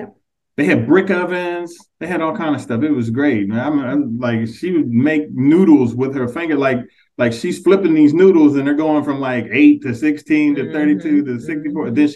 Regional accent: Ohio, United States; We've lived up north. Like I'm from Ohio.

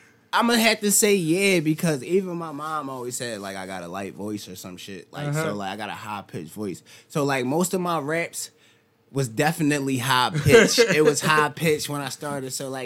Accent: Philadelphia, Pennsylvania, United States; I'm an artist from Philly. I travel city to city performing

